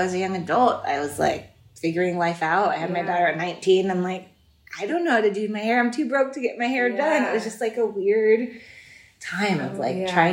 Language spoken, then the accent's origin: English; Berkeley, California, United States; and I'm from Berkeley, so it was very much people dress how they want to dress